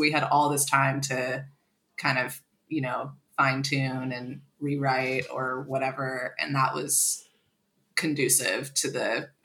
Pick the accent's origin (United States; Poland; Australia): United States; Galveston, Texas; Like our memories of Texas are very pure and like the bayou is where we grew up in Galveston, and like, that's where it is.